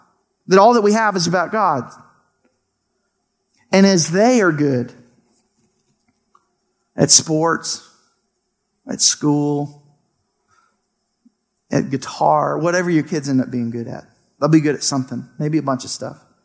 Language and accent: English; Mississippi, United States; I think it's partially because I was raised in Mississippi and everybody loved the Saints in Mississippi because we had nobody else.